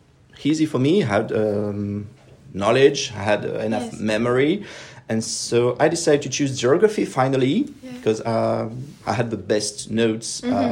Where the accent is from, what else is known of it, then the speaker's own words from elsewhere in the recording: Yerres, Île-de-France, France; born there; English is a second language; well, I was born in Yerres, so it's not so far